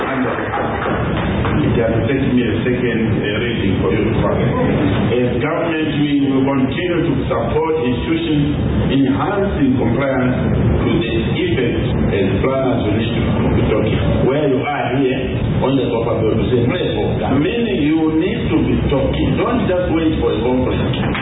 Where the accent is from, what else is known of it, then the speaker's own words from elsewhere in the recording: Lusaka, Lusaka Province, Zambia; At least I come from Lusaka, in particular, Matero and Lusaka Central, where there are no play parks. When I was growing up, there were play parks.